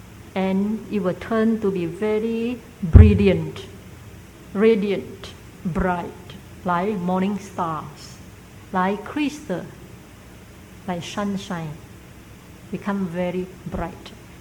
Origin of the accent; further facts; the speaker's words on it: Myanmar; But we come from Burma, very tradition Buddhist country, and we practice a lot of concentration